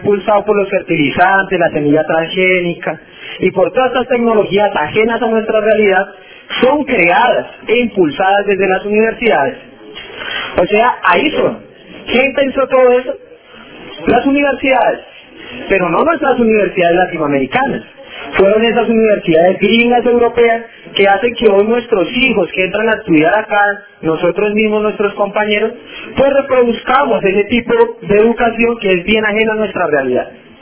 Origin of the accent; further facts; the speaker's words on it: Colombia; yo vengo de Colombia, de ese pueblo luchador